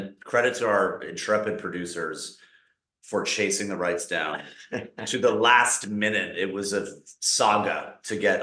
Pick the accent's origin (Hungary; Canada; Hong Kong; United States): Canada; Montreal, Quebec; we're both from Montreal, and we both have French Canadian moms who married Anglo fathers. So our upbringing was completely bilingual, and Montreal is a very, very bilingual place.